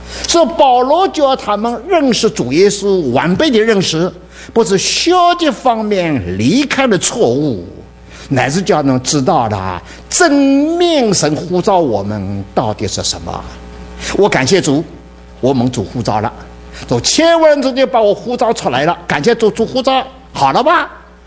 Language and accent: Chinese; Dinghai, Zhejiang, China; 我家乡是在定海的，佛教很兴旺。哎呀，我的定海的，你马路上走路保证你不到十分钟有个庙。